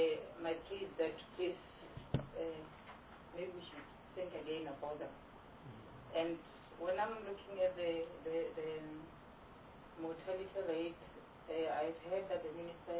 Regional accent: Limpopo, South Africa; For example, I'm from the Khale area. We're having 31 villages, more or less 18.

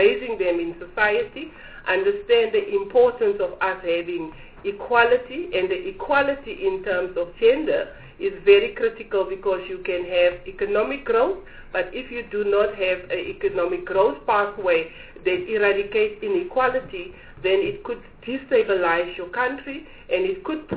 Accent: South Africa; I'm a South African.

